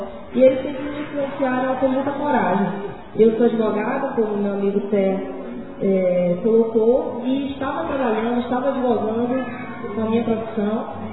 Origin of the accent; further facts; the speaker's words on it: Anápolis, Goiás, Brazil; Estou dessa região, sou nascida em Anápolis, criada nessa região, sempre foi o meu domicílio.